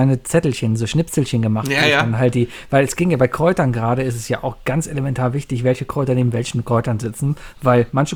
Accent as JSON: {"language": "German", "town": "Cologne", "region": "North Rhine-Westphalia", "country": "Germany", "said": "Aber kann mir als Kölner egal sein."}